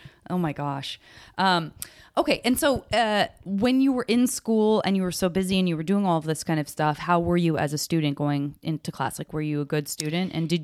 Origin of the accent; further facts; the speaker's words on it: Arizona, United States; I'm like, I'm from Arizona.